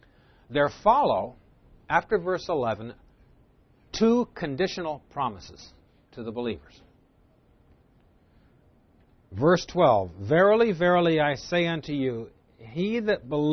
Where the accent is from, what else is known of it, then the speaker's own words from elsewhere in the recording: New Jersey, United States; I come from New Jersey. In New Jersey, we do the same thing, but we use a different phrase for it.